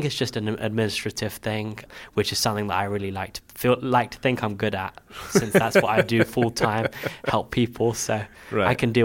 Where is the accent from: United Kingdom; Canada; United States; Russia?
United Kingdom; Hendon, London; So I grew up in Hendon in northwest London